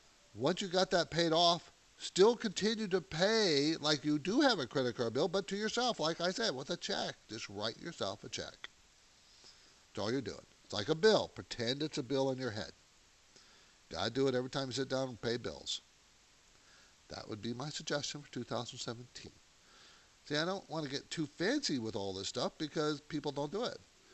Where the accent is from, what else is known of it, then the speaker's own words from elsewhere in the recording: West Coast, United States; I grew up here in the West Coast, but I got out of college. First job was in New York City. What a cultural shock for me.